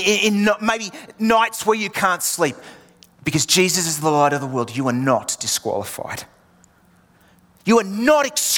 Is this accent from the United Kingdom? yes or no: yes; England, United Kingdom; accent: Australian; I have an Australian accent, but my upbringing, I was born in England, and my upbringing was particularly English.